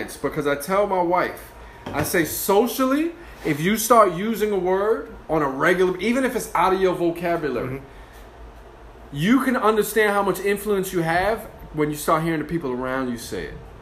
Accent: Bronx, New York, United States; Yo, I've been saying awesome since I was a kid, and … I'm from the Bronx, so I don't blame you for how you talk.

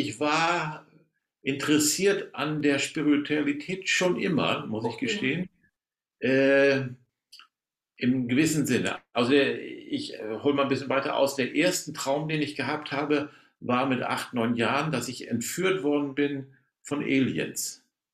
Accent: Lower Saxony, Germany; Aber ich komme nicht aus Holland, ich komme aus Ostfriesland.

